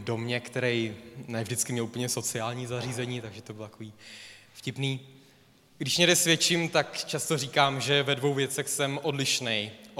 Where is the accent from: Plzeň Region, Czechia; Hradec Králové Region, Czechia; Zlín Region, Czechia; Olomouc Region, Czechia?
Hradec Králové Region, Czechia; Úpice; já jsem z Sebečka z Úpice. Na rozdíl od Honzy jsem z kompletně nevěřícího prostředí.